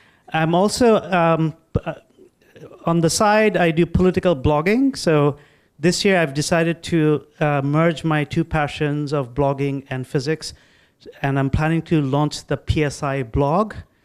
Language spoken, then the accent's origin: English; Bangladesh; So I'm originally from Bangladesh